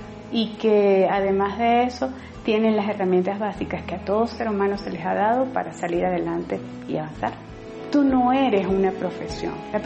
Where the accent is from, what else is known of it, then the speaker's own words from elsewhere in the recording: Venezuela; now in Bogotá, Colombia; médico gastroenterólogo, COASE Salud y Vida, soy venezolana y vivo en Bogotá desde hace ya 2 años y medio.